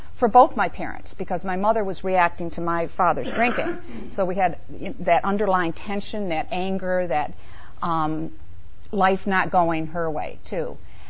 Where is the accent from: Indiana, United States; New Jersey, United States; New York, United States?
New York, United States; I grew up in New York State and it was legal to drink.